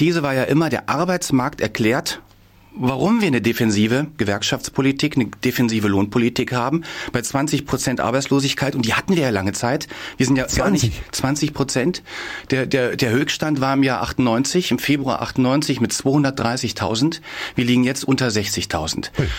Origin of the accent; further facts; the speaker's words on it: Düsseldorf, North Rhine-Westphalia, Germany; Nordrhein-Westfalen, das ist mein Heimatbundesland, da bin ich aufgewachsen, Düsseldorf